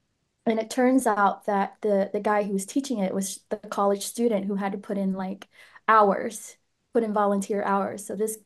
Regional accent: Nashville, Tennessee, United States; I really enjoyed growing up in Nashville because it's like, it's a small community.

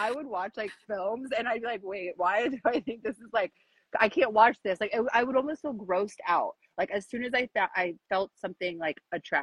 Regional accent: Southern US, United States; I was like completely brainwashed by society and like growing up in the South.

